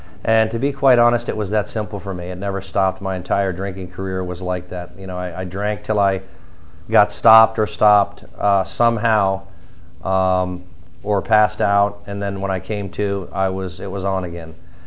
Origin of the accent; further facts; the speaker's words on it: Chicago, Illinois, United States; born there; I was born in Chicago to a Catholic family of four brothers and sisters, two older brothers, two younger sisters.